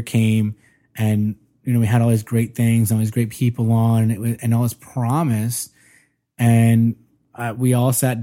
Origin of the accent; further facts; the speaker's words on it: New Jersey, United States; In growing up in Jersey.